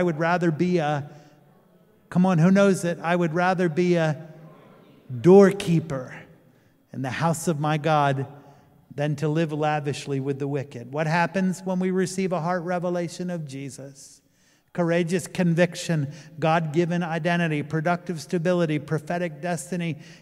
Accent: Pennsylvania, United States; I'm from Pennsylvania. Anybody else from Pennsylvania here?

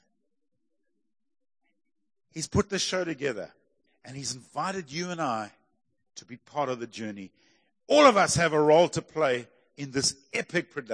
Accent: Pietermaritzburg, KwaZulu-Natal, South Africa; I come from Maritzburg. We just Sleepy Hollow. It's all chilled. Everybody's relaxed.

